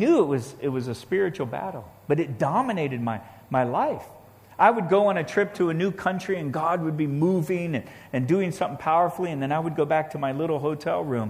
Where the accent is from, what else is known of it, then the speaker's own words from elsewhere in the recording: DR Congo; moved away; Yeah, you know, I grew up in the Congo. My parents were missionaries in the Congo, right in the middle of Africa. And so when I was young, we lived in a very remote area.